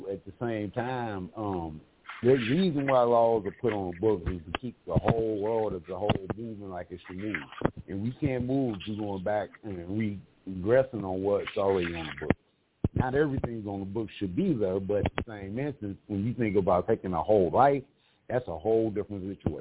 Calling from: Mesa, Arizona, United States; I'm calling from Sunny Mesa, Arizona.

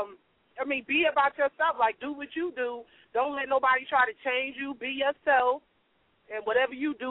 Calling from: Newark, New Jersey, United States; I'm calling from Newark, New Jersey.

